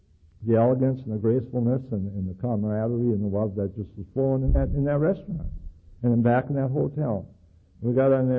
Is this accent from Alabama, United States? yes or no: no; Superior, Wisconsin, United States; I grew up in Superior, Wisconsin. There was 25,000 people in 89 bars.